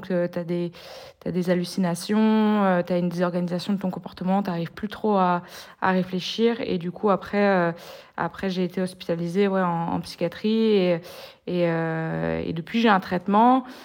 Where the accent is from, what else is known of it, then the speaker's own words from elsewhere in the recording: Brest, Brittany, France; Je suis de Brest, donc la pointe du Finistère, quoi, la pointe.